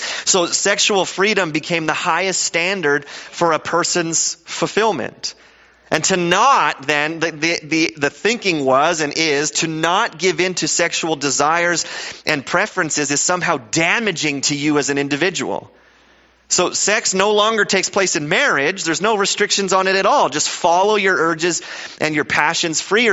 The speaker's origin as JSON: {"language": "English", "country": "Canada", "said": "and we're Canadian, so we're super polite about it."}